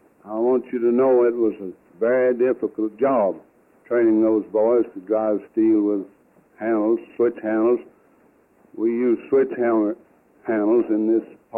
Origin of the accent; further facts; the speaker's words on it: Gatlinburg, Tennessee, United States; born there; I was born in Sevier County, Tennessee, at Gatlinburg, up on the mountain where Uncle Tom Campbell lived when he died.